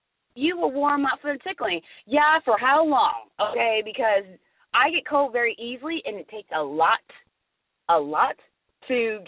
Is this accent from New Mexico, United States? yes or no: no; Florida, United States; I live in the South. If I wanted to be cold, I live up north. I'm just saying. I'm from Florida for a reason. And my dad's from the island, so I got warm blood all running all through these veins.